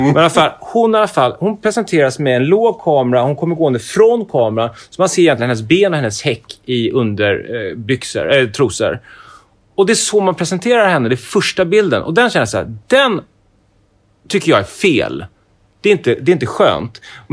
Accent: Stockholm, Stockholm County, Sweden; För att jag kom från Stockholm

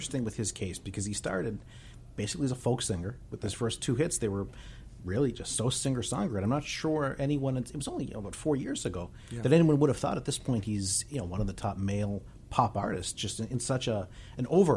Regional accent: Boston, Massachusetts, United States; As a Bostonian, I'm very happy to do that.

